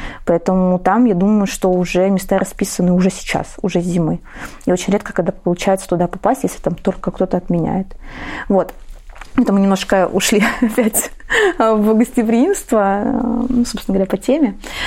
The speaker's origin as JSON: {"language": "Russian", "region": "Saint Petersburg", "country": "Russia", "said": "я сама из Санкт-Петербурга"}